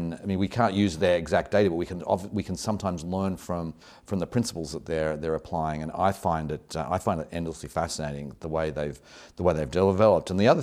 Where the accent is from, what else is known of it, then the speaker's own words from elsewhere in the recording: Australia; now in United States; I'm from Australia and came to America in 1991